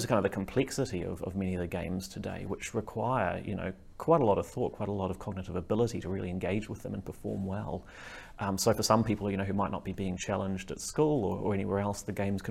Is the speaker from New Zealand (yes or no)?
yes; Christchurch, Canterbury, New Zealand; I'm a psychotherapist from Christchurch, New Zealand.